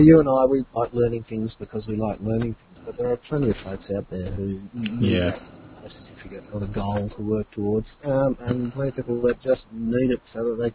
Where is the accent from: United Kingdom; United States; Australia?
Australia; I'm an Australian trainer.